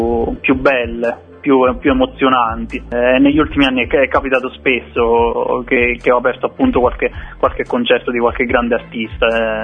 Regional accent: Montano Antilia, Campania, Italy; now in Salerno, Italy; ho iniziato a 17 anni con una band così del mio paese, del Cilento.

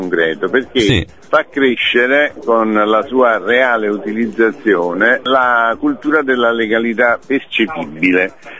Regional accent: Salerno, Campania, Italy; non solo perché mi dà l'occasione di stare a Salerno, io sono salernitano

